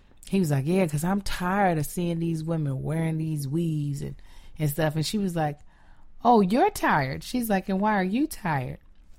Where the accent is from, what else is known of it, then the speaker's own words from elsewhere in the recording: Kentucky, United States; especially I felt like growing up in Kentucky, black dudes had a preference to girls who had the hair like somebody that might be biracial.